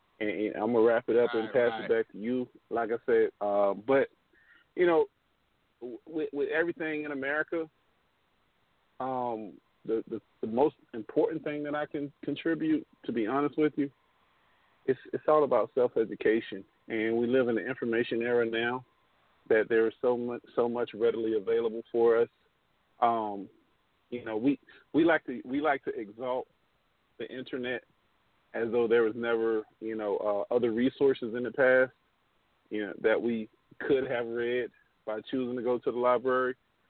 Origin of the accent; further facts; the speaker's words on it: the South, United States; I'm born and raised in the South.